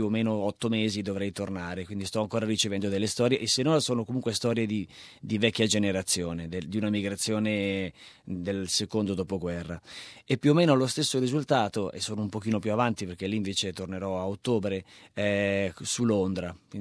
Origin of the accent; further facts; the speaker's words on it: Lombardy, Italy; quello che per noi lombardi, perché io sono lombardo, è lo stereotipo del migrante